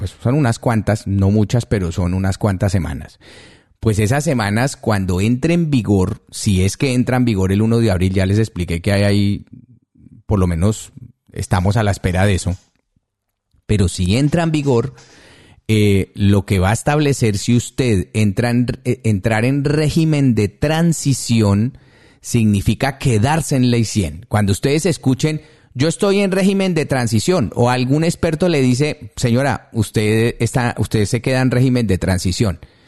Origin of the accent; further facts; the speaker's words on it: Colombia; teniendo en cuenta el hecho de que somos colombianos en el exterior.